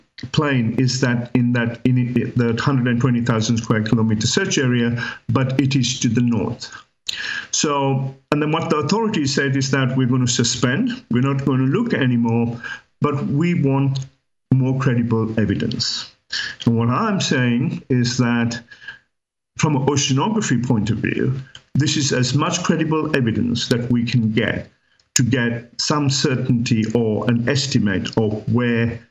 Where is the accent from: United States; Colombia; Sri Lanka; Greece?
Sri Lanka; Well, I'm from Sri Lankan heritage. I grew up in Sri Lanka.